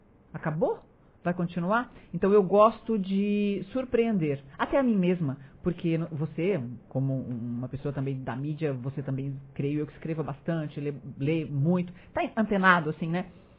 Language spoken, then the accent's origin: Portuguese; Orleans, Santa Catarina, Brazil; Orleans. Aqui do ladinho.